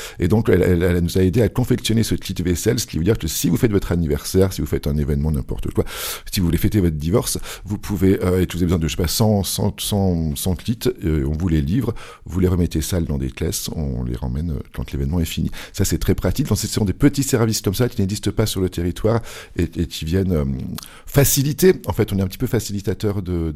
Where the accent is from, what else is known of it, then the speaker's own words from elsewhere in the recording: Lyon, Auvergne-Rhône-Alpes, France; Moi-même, je suis d'originaire de Lyon.